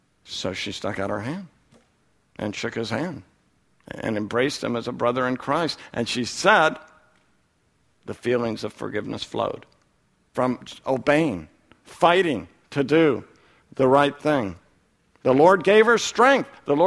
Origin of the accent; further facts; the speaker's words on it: Oregon, United States; moved away; I'm from Oregon, I don't live in Oregon. I haven't lived in Oregon since 1980.